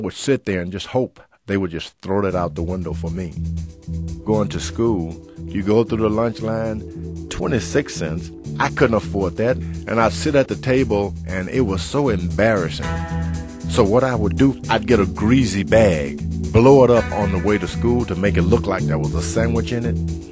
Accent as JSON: {"language": "English", "town": "Houston", "region": "Texas", "country": "United States", "tie": "born or raised there", "said": "I grew up in Houston, Texas, in the Fifth Ward area."}